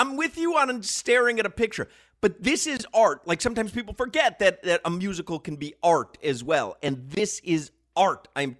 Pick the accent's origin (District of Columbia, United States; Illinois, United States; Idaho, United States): Illinois, United States; Chicago; because when I grew up in Chicago, there were White Castle all over the place.